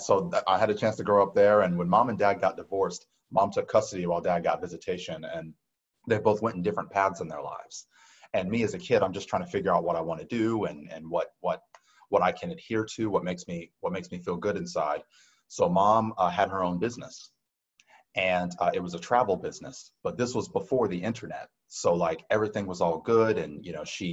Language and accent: English; Decatur, Georgia, United States; also born or lived in Marietta / Kennesaw / Woodstock; I feel like I'm from anything that's North Metro. I've been in Marietta, in Kennesaw, in Woodstock, and I was born in Decatur.